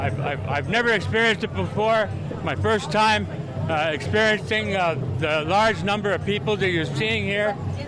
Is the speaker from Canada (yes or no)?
yes; Saskatchewan, Canada; I'm presently residing in Gunasatagi Mohawk Territory. I'm originally from Treaty 4 Territory in Saskatchewan, probably about four reserves over from where they found the 751 bodies.